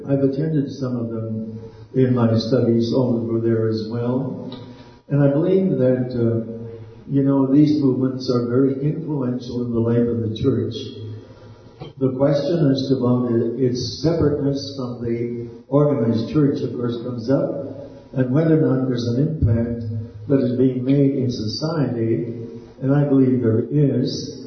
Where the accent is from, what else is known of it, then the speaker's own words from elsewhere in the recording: Canada; I am Canadian, although I also have U.S. citizenship, but my heritage happens to be from Norway. But I am really Canadian by conviction, too.